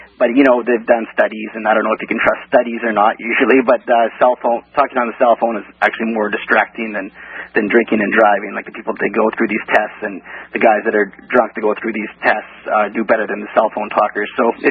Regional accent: Canada; I'm Canadian

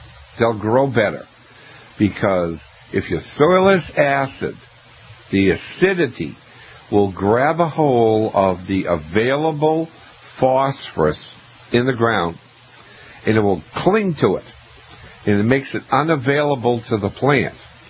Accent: New England, United States; So I'm from New England. So when the Red Sox come to Fenway Park in Boston and play their first game, I go outside and I cut back all of my roses.

